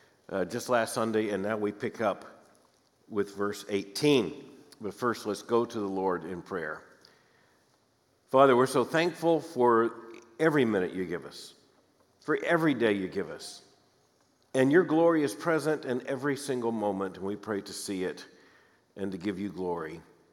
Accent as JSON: {"language": "English", "region": "Florida", "country": "United States", "tie": "born or raised there", "lives_now": "Louisville, United States", "said": "It makes you long for spring, something which growing up in Florida, I never experienced."}